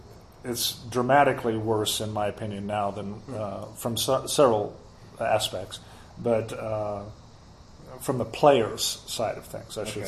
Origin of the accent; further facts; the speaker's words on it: Missouri, United States; also born or lived in San Diego / Chicago; now in Colorado, United States; So, and I grew up in Missouri. I didn't want to go back there, so it just seemed like Colorado was about halfway in between